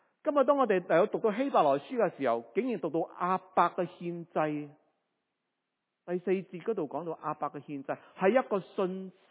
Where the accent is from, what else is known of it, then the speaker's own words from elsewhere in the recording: China; 我哋中國人應該好明白大仔